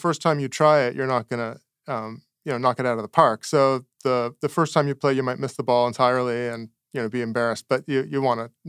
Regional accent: Toronto, Ontario, Canada; the arcade cabinets that were in a convenience store near where I grew up in Toronto. So a few blocks from home, I could ride my bike there

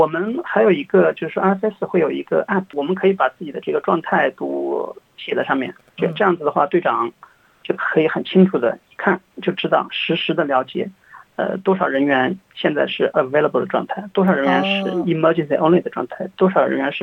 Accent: China; now in Australia; 因为我们从中国来澳洲

